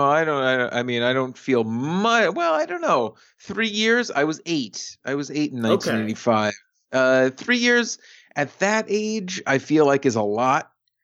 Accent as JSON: {"language": "English", "town": "Staten Island", "region": "New York", "country": "United States", "tie": "born or raised there", "said": "I feel like where I was raised, Staten Island, everyone just did it"}